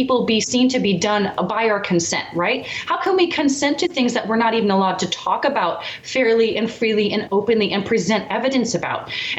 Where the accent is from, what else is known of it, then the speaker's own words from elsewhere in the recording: United States; as an American, you know, and a Christian, it really is actually deeply offensive to be called a racist